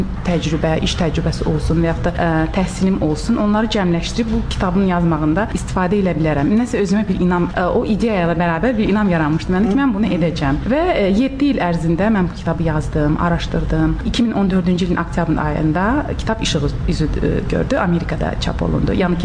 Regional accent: Baku, Azerbaijan; moved away as an adult; now in United States; Amma mən və bacım Bakıdan olmuşuq. Bakıda böyümüşük.

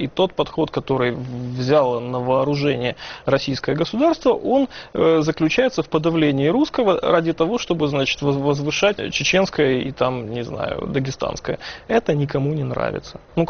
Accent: Ukraine; у меня паспорт гражданина Украины. Очевидно, что я украинец. Я принадлежу к украинской политической нации

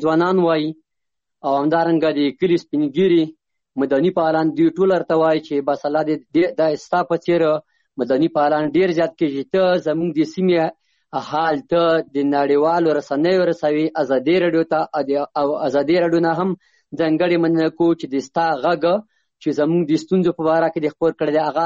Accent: Chamkani, Paktia, Afghanistan; زه د پکتیا ولایت څمکنی ولسوالۍ یم.

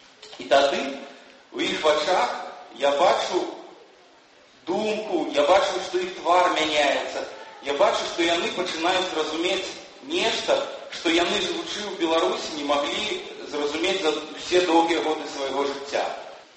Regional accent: Lithuania; Belarusian is a second language; часам яны чуюць мяне, як я размаўляю па-беларуску, яны ведаюць, што я з Літвы.

